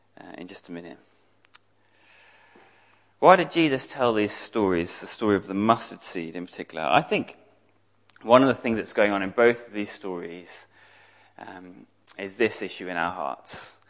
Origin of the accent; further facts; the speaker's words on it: London, United Kingdom; I grew up in London, yes.